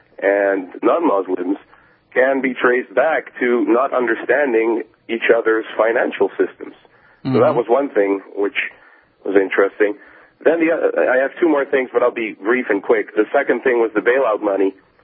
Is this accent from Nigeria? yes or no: no; Netherlands; English is a second language; I called before, but then I was … from Sweden. I'm a pilot, but now I'm home back in the Netherlands.